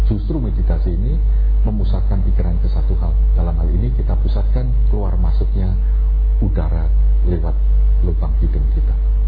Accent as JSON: {"language": "Indonesian", "country": "Australia", "second_language": "Indonesian", "said": "saya dari Australia, saya lelaki, saya begini"}